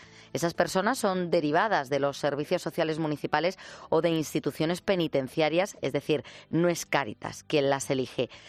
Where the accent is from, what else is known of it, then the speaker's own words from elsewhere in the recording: Spain; los españoles además somos los europeos que gastamos más en ropa